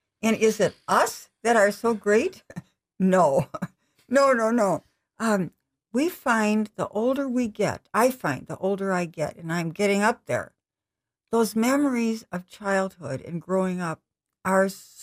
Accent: Racine, Wisconsin, United States; I would write free stories about growing up in Racine.

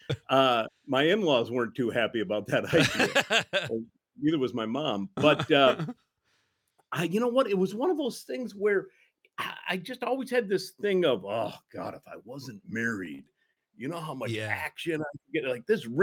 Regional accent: Deerfield, Illinois, United States; So I grew up in Deerfield, which is about 20 miles north of the city, and I live in Deerfield.

